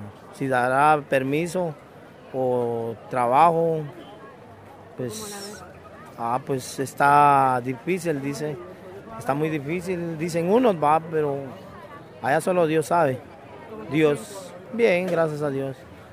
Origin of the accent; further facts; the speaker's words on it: Guatemala; yo me pegué a la caravana porque soy de Guatemala y ellos pasaron por allá.